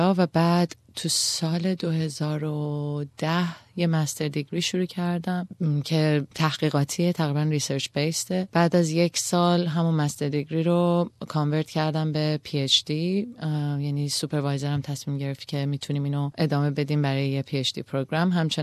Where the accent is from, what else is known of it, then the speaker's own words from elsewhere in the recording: Iran; moved away as an adult; now in Australia; من سال 2007 اومدم استرالیا. من فوریه 2007 بود که موو کردم از ایران اومدم اینجا.